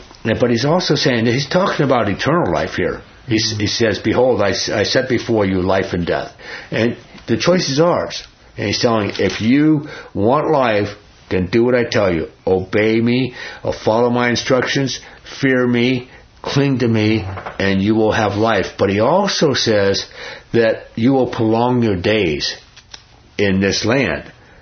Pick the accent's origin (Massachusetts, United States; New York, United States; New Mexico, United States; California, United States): New York, United States; I mean, I'm from New York. I don't know anything about it.